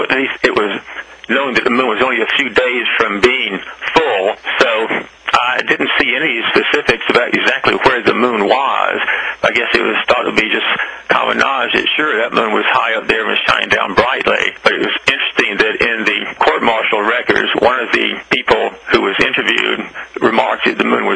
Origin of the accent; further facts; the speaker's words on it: South Carolina, United States; Well, I've always been interested in the Civil War growing up in South Carolina.